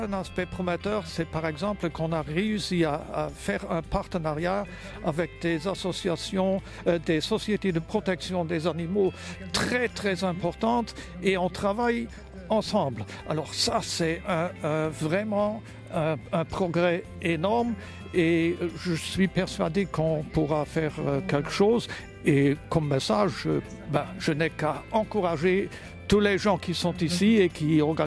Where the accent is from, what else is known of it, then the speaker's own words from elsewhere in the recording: Luxembourg; je viens du Luxembourg.